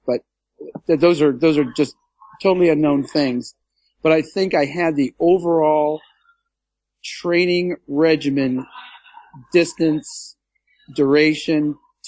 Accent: Hawaii, United States; born there; I was born in Hawaii. I started swimming in Hawaii.

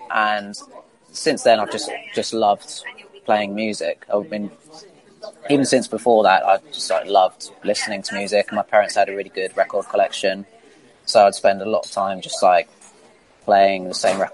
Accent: Isle of Wight, South East England, United Kingdom; we're all from the Isle of Wight

